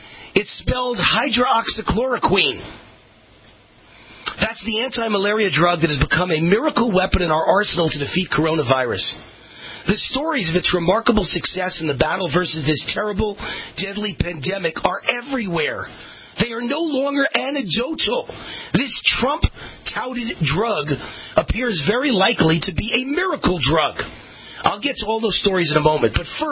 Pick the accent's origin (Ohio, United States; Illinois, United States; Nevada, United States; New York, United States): Nevada, United States; Las Vegas; the governor of Nevada, Steve Sisolak, right here in my hometown, Las Vegas.